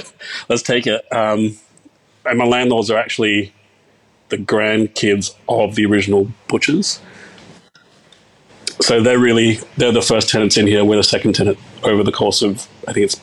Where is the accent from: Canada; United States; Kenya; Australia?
Australia; Castle Hill, New South Wales; So I grew up in Northwest, like Castle Hill, Cherrybrook kind of area, Sri Lankan family.